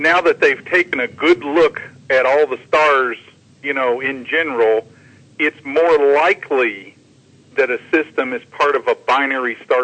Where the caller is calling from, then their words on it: North Carolina, United States; Hey, Kevin. … in North Carolina.